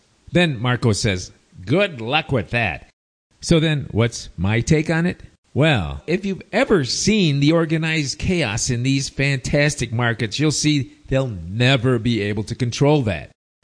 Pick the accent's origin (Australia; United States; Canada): Canada; That's more than you can say for my home country of Canada, which recently enacted part 2 of its draconian anti-terror laws.